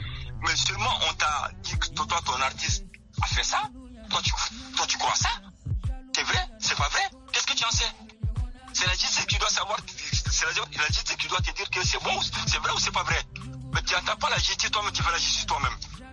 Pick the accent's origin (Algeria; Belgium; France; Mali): Mali; en tant que Malien